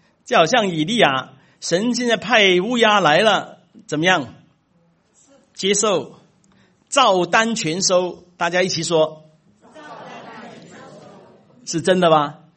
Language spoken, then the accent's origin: Chinese; China; 我们中国人呢，买东西呢有一些坏习惯的